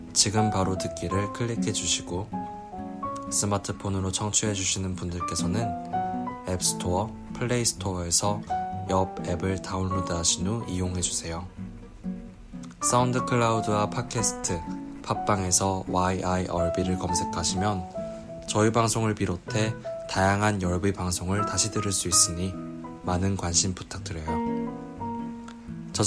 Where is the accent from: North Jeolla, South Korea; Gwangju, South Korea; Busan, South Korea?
Busan, South Korea; 제 고향이 부산이기 때문입니다.